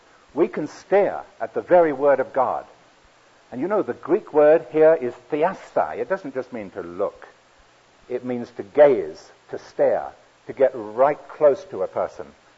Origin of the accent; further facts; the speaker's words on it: London, United Kingdom; I'm a city dweller. I was raised in London. I love urban life. I get very nervous out in the countryside here